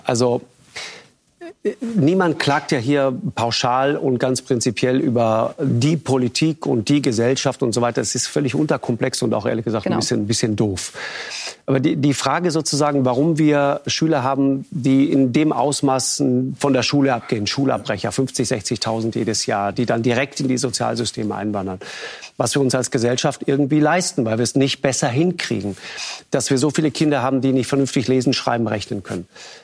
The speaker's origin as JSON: {"language": "German", "region": "Trentino-Alto Adige", "country": "Italy", "said": "dann denke ich nicht, als Südtiroler nicht Problem, Problem, sondern ich denke Chance, Chance, Chance."}